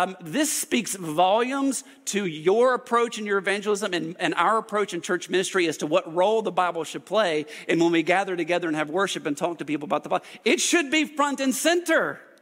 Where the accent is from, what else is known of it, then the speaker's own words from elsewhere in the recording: United States; and I'm an American. It's even worse, like I'm an American.